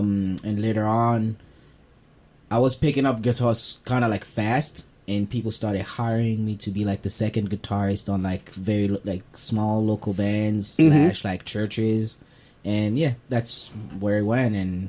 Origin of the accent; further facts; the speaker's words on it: Kinshasa, DR Congo; now in United States; Yes, I am. I was born and raised in Kinshasa.